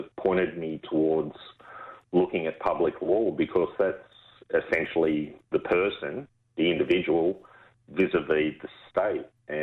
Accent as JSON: {"language": "English", "town": "Cabramatta", "region": "New South Wales", "country": "Australia", "tie": "born or raised there", "said": "I grew up in Cabramatta, funnily enough."}